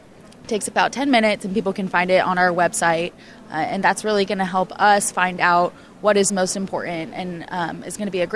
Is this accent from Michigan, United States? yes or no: no; Chico, California, United States; So I grew up in an agriculture community in Northern California.